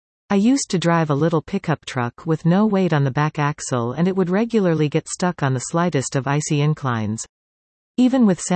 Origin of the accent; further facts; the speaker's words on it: Alberta, Canada; now in Vancouver, Canada; Growing up in Alberta, I was one of those people who looked over the mountains and shook my head at the ineptitude of Vancouver drivers during rare bouts of winter driving.